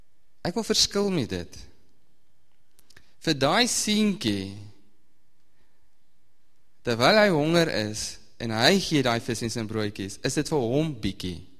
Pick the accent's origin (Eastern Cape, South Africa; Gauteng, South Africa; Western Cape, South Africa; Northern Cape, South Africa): Northern Cape, South Africa; ek kom van die Noord-Kaap